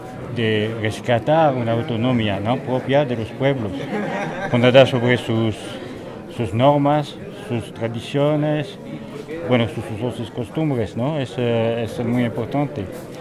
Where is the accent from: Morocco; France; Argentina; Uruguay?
France; Spanish is a second language; Ah, soy francés, sí, pero se entiende, ¿no?, con el acento.